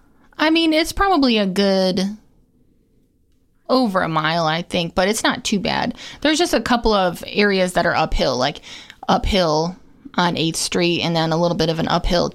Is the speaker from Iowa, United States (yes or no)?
no; New York, United States; I'm not. I'm actually from Western New York.